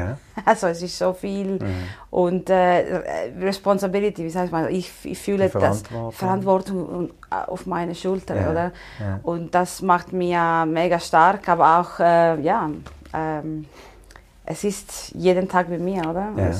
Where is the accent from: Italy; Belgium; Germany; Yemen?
Italy; Southern Italy; Also ich komme aus Süditalien. Ja. Ich habe schon etwas Energie im Blut.